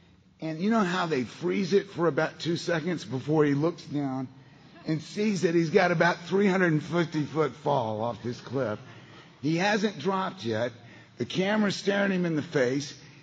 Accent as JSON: {"language": "English", "town": "Beaumont", "region": "Texas", "country": "United States", "said": "I'm from Beaumont, Texas originally. Beaumont's about 90 miles east of Houston. It's 5 miles west of Louisiana state line."}